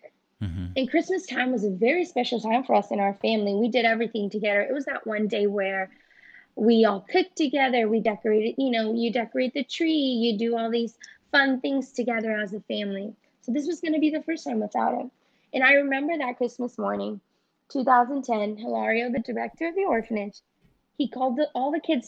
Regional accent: San Antonio, Texas, United States; now in Seattle, United States; I'm originally actually from Seattle, originally from San Antonio, Texas, but I live in Seattle. However, I'm down in Florida working for a little bit right now.

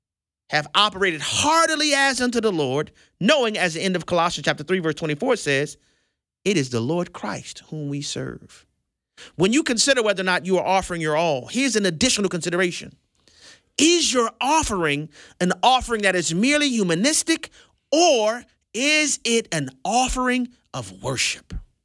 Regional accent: Marrero, Louisiana, United States; a ministry to the youth in Marrero, Louisiana. It's in my hometown area.

